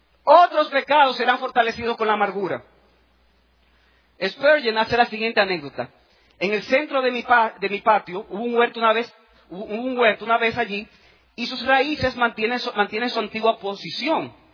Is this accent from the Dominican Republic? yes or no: yes; Dominican Republic; born there; Nací en República Dominicana. Y lo grande del caso es que mi abuelo era francés.